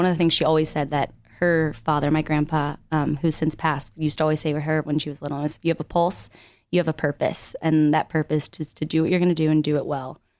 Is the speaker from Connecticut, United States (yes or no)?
yes; Connecticut, United States; I grew up in Connecticut.